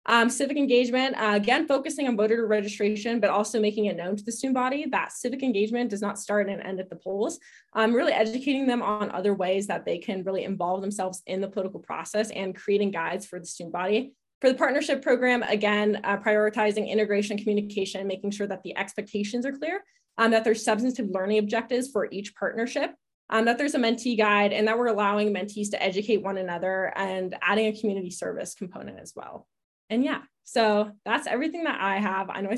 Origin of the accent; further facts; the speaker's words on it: Reno, Nevada, United States; A little bit about me. I am a rising junior. I'm studying international affairs and political science. I am originally from Reno.